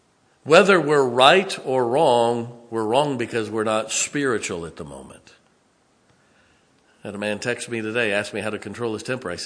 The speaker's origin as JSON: {"language": "English", "region": "Ohio", "country": "United States", "said": "I kind of forget. I'm from Ohio."}